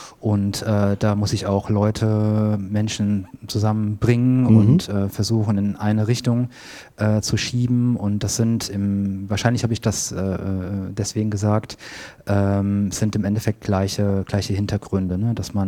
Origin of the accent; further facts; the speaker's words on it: Hesse, Germany; moved away as an adult; now in Hamburg, Germany; Ich bin 2010 nach Hamburg gezogen. Ich komme aus der Nähe von Frankfurt ursprünglich